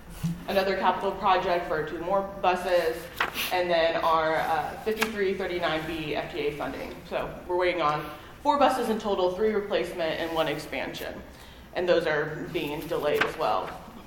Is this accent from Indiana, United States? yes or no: yes; Indiana, United States; I'm originally from Southern Indiana. I graduated from University of Southern Indiana in December 21.